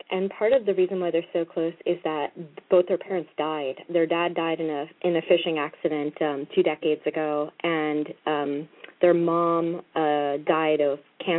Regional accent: New England, United States; I'm from New England, and I actually lived and worked myself on Cape Cod when I was a student

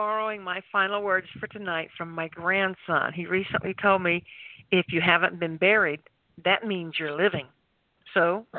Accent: the South, United States; accent: southern; And then I have my southern accent that I use when I'm with my family. And I don't mean to. It just comes out.

